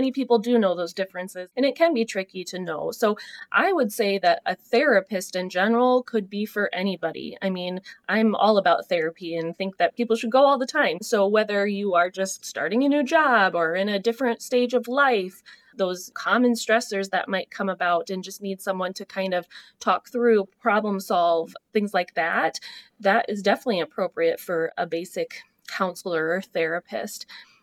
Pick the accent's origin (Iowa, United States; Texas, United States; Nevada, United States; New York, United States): Iowa, United States; Hanlontown; So I grew up in Hanlontown, Iowa, graduated from Manly High School, and then I did my undergrad at University of Northern Iowa.